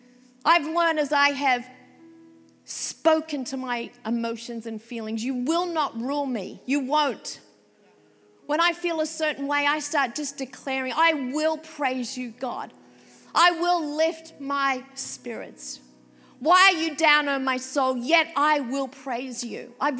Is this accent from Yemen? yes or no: no; Sydney, New South Wales, Australia; I'm an Aussie chick. I grew up in Sydney suburbia.